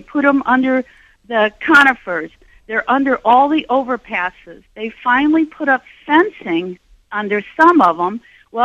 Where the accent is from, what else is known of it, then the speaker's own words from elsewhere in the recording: St. Louis, Missouri, United States; also born or lived in California; now in Oregon, United States; I moved to Oregon 4 years ago, and I had lived in California. I'm from St. Louis, Missouri.